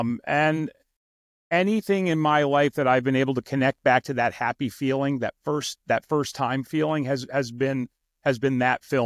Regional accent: Toms River, New Jersey, United States; Listen, I'm born and raised in Toms River, New Jersey, on the East Coast, right between New York and Philadelphia.

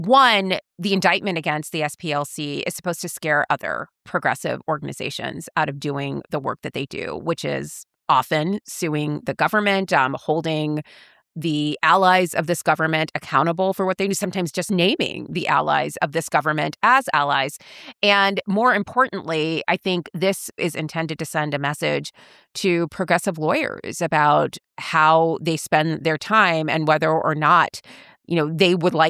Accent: Florida, United States; I'm not of Florida. I'm just from Florida.

